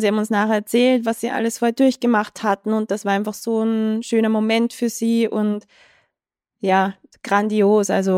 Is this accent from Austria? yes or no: yes; Austria; Und wir sind ja Österreicher, also Tommy eigentlich Deutscher.